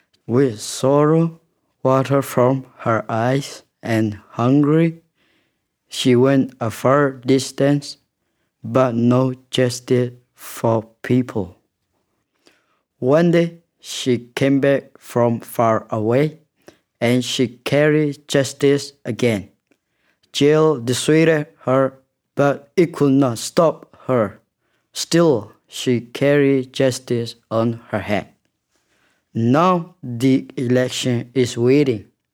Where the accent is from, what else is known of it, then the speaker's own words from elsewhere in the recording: Myanmar; I'm from Burma.